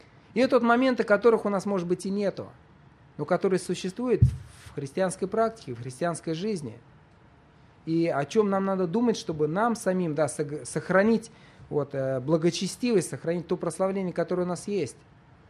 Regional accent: Urals, Russia; Вы знаете, я вырос не в Москве, далеко на Урале

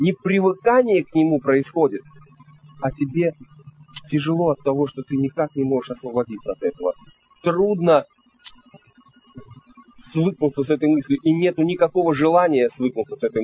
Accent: Uzbekistan; now in Russia; Вот я вырос в Узбекистане.

